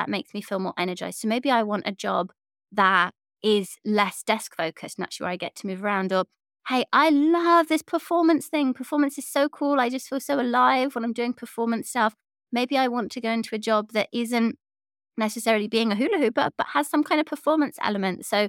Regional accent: England, United Kingdom; The culture I grew up in England was so like anti-help.

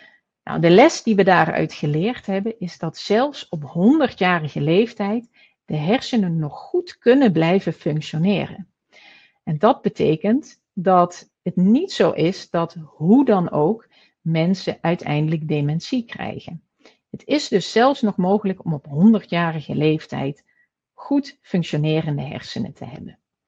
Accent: Limburg, Netherlands; Nou, nu kom ik zelf uit Limburg, dus dat is een van mijn favoriete quotes.

